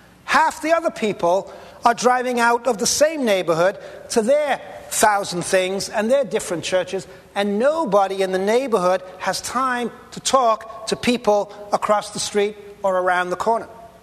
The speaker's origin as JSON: {"language": "English", "region": "Pacific Northwest", "country": "United States", "said": "I come from the Pacific Northwest."}